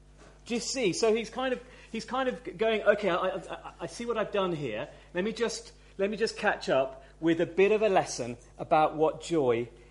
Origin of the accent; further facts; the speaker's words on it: United Kingdom; because I'm British, actually I'm a good person.